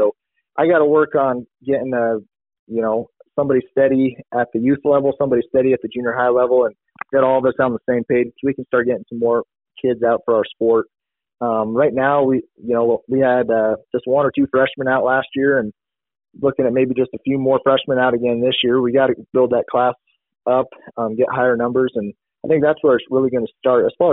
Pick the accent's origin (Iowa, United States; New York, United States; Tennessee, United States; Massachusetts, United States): Iowa, United States; Guthrie Center; I grew up in Guthrie Center, was a Tiger.